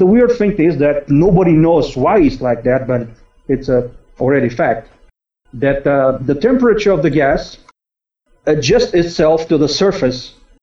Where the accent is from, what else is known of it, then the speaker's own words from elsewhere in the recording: Bulgaria; also born or lived in United States; Well, I'm a Bulgarian, born and raised in Bulgaria. I've been living in the U.S. for a few years.